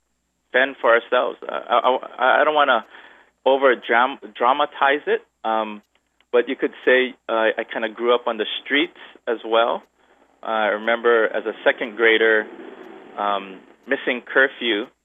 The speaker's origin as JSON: {"language": "English", "town": "Honolulu", "region": "Hawaii", "country": "United States", "tie": "born or raised there", "said": "So, yeah, that's a little upbringing, growing up in Lower Punchbowl."}